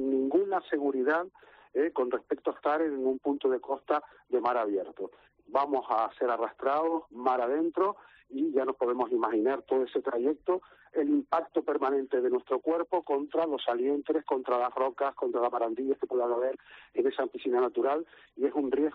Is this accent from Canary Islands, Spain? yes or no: yes; Gáldar, Canary Islands, Spain; Yo soy de Galdar, conozco la costa, desde niño o niña me estoy bañando ahí